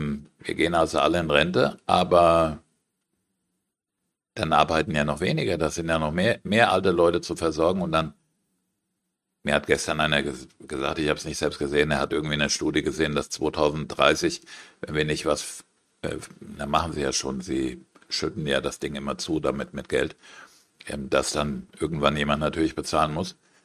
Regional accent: Germany; Ich bin Deutscher, ich mag das hier, ja, ich mag das Land

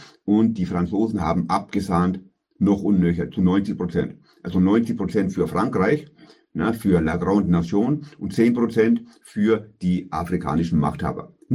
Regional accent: Bavaria, Germany; Jetzt mal meine Meinung dazu oder mein Senf dazu, wie man sagt bei uns in Bayern, ne?

